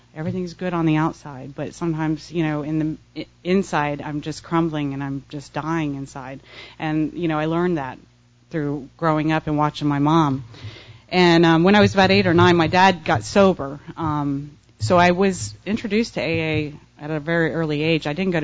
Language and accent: English; Vero Beach, Florida, United States; born there; I was born in Vero Beach, Florida, to my mom and dad, obviously.